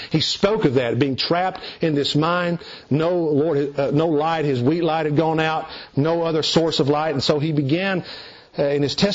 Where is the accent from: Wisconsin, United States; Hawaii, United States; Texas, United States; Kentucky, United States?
Kentucky, United States; I remember growing up in East Kentucky